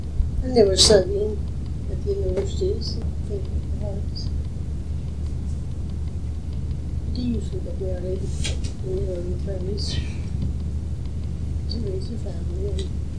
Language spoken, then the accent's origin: English; Oslo, Norway; English is a second language; moved away as an adult; I was born in Norway, in Oslo, or the city. I went to school there and had a couple of office jobs after I graduated from school.